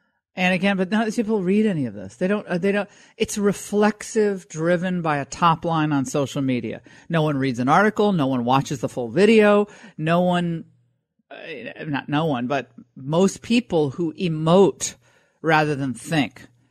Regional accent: New England, United States; I know it's because I'm from New England, and I hate the fact that so much of New England is lost.

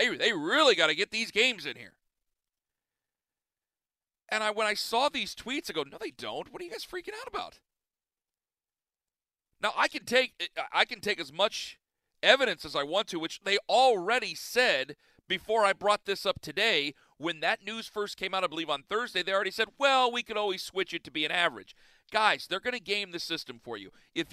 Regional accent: Ohio, United States; I saw a lot of Ohio State, because I'm from Ohio.

